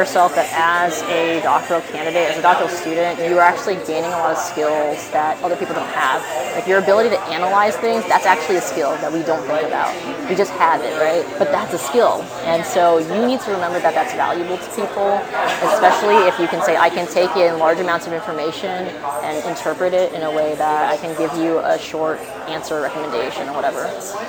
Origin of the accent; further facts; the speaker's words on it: New York City, New York, United States; So I love New York. I grew up in New York.